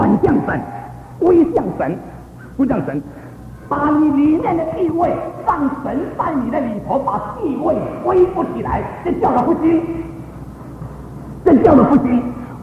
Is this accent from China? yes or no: yes; China; 我们今天这些从大陆过来，我们的家乡被占据，在那里没有神的圣事，我们有家我们归不得